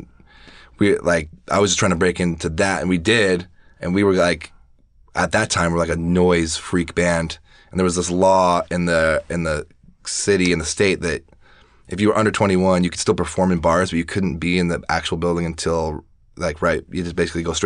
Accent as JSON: {"language": "English", "town": "Portland", "region": "Oregon", "country": "United States", "said": "Yeah, we're all from Portland originally. Yeah, went to the biggest high school in the state."}